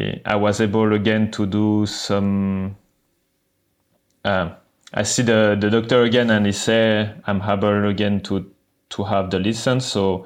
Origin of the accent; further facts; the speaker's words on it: Lyon, Auvergne-Rhône-Alpes, France; English is a second language; So I come from Lyon, mm-hmm. Close to Lyon. My place is like, we call it... Mont du Lyonnais is like a small hill in the close to Lyon.